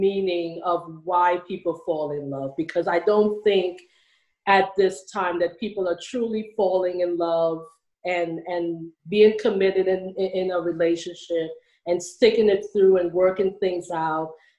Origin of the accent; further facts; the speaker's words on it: Trinidad & Tobago; I am from the Caribbean, Trinidad and Tobago.